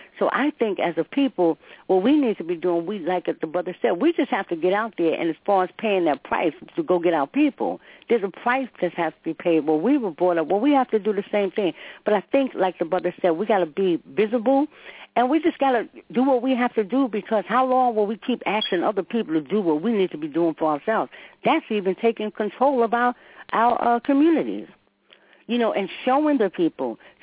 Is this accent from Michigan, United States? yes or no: no; New York, United States; I remember growing up in New York